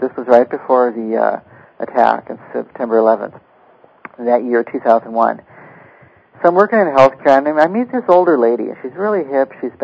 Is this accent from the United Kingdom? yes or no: no; Los Angeles, California, United States; I am from Los Angeles, and I knew that there was streetcars in L.A.